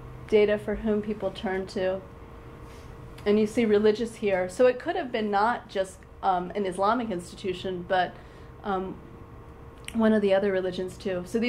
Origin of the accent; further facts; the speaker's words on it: Osh, Osh Region, Kyrgyzstan; now in Bishkek, Kyrgyzstan; So in Kyrgyzstan, you know, I'm from Osh, I'm living in Bishkek